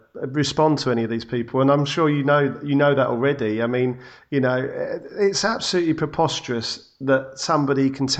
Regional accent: South East England, United Kingdom; born there; I was born in Kent.

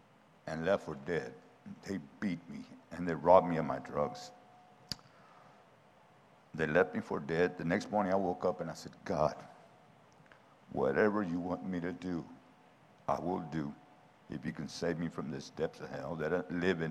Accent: New Braunfels, Texas, United States; now in San Antonio, United States; And it's funny because I'm from New Braunfels.

